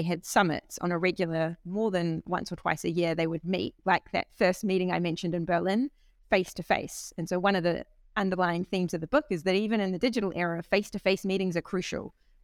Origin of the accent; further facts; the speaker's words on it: New Zealand; They're in like Germany and they're in New Zealand, my home country.